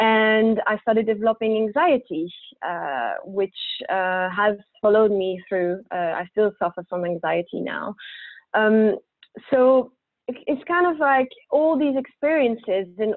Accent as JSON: {"language": "English", "country": "Belgium", "tie": "born there", "accent": "French", "second_language": "English", "said": "So I was born in Belgium, as you might hear from my French accent."}